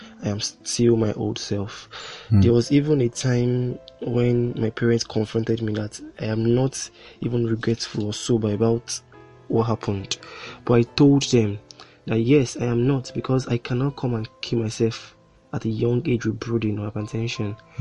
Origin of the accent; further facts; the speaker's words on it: Oyo, Nigeria; a 20-year-old student of UNILAG. I'm from Oyo State.